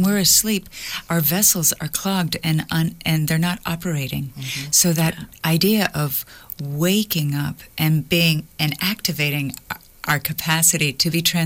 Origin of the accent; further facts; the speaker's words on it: Venezuela; also born or lived in Mexico / Brazil; I was born in Mexico and raised in Venezuela and Brazil, and we lived in the Amazon for a while